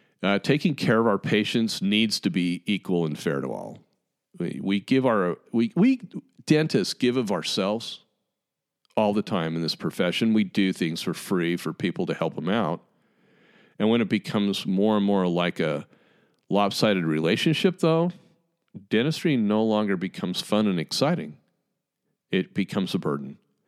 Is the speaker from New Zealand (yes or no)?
no; Utah, United States; maybe it's just because I'm from Utah. But man, here in Utah, I hear people pronounce the word good